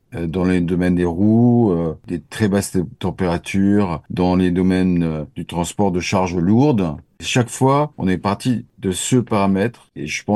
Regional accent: Monaco; Mais être monégasque, pour les Américains, ce n'est pas vivre dans un des plus petits pays au monde.

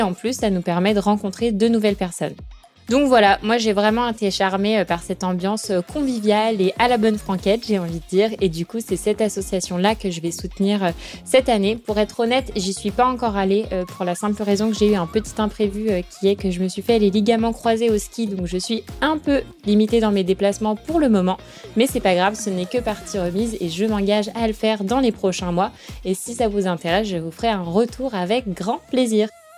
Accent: Lyon, Auvergne-Rhône-Alpes, France; il y en a une pas loin de chez moi. C'est à Vieux-Lyon, donc c'est un quartier à Lyon. Parce que, pour rappel, pour nos auditeurs, je suis lyonnaise.

